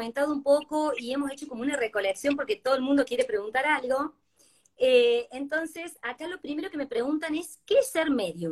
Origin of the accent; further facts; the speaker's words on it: Argentina; also born or lived in Brazil; now in Bogotá, Colombia; Vengo de Argentina, soy argentina y estuve viviendo casi 9 años en Brasil